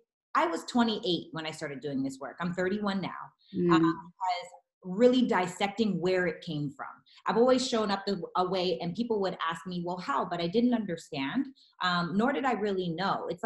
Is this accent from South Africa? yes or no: no; Canada; moved away as an adult; now in Los Angeles, United States; Growing up, I grew up in Canada, right? I didn't move to Los Angeles until I was 20 years old. I moved by myself. And growing up, I'm an African American, and there aren't very many African Americans back home.